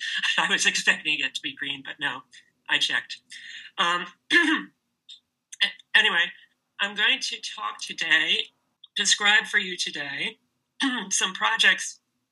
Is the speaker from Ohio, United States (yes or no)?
no; New York, United States; I grew up in New York, and it seemed right now to enter this new phase of my life by returning to what I still consider my home.